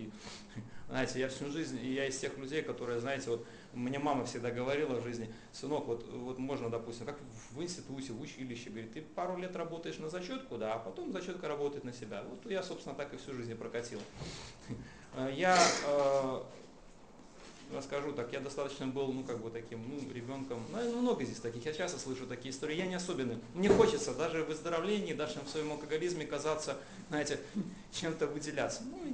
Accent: Minsk, Belarus; я из Минска.

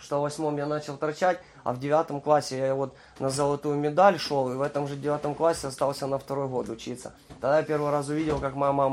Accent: Kyiv, Ukraine; born there; Я родился в Киеве в прекрасной семье.

